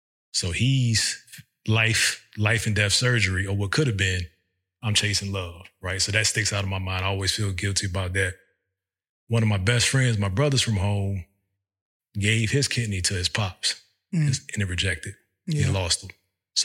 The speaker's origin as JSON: {"language": "English", "region": "Virginia", "country": "United States", "said": "My family lived overseas and we were coming back here to put down roots. We're from Virginia, right?"}